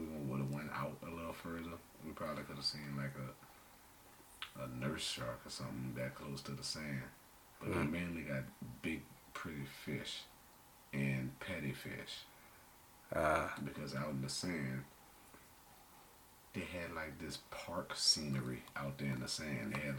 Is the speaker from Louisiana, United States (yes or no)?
yes; New Orleans, Louisiana, United States; I felt that I was from New Orleans. I could go to Puerto Rico and walk around.